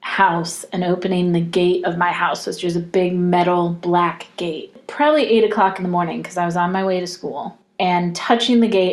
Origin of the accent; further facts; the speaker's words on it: Florida, United States; because I grew up in the South, where it's humid all the time. Like, I grew up in Florida, mostly, where, you know, you walk outside and you're immediately dripping in sweat.